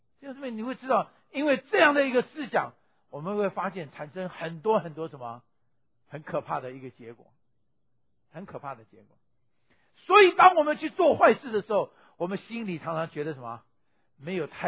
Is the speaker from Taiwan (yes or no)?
yes; Taiwan; 因为我从台湾来的